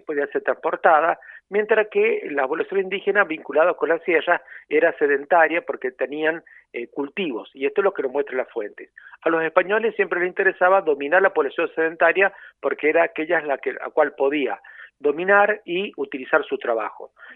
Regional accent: San Juan, Argentina; now in San Luis, Argentina; Sí, yo soy sanjuanino

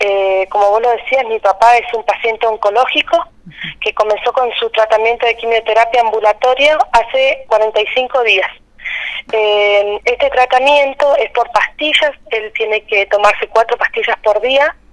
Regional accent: Tricao Malal, Neuquén, Argentina; somos del Tricao Malal, estamos a 500 kilómetros de la capital.

